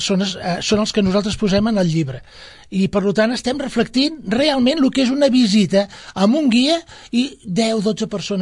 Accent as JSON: {"language": "Catalan", "town": "Barcelona", "region": "Catalonia", "country": "Spain", "said": "jo vinc d'Horta, de Barcelona, i allà hi havia els safareigs i jo havia vist la gent rentant allà"}